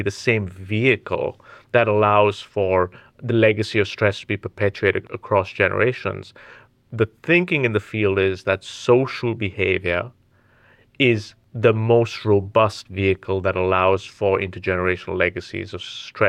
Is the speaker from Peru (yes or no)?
no; India; I was raised Catholic